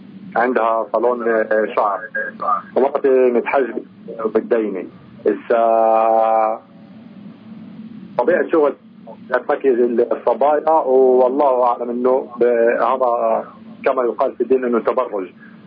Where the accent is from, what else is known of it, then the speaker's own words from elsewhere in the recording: Northern District, Israel; أنا أخي العزيز معكم من الجليل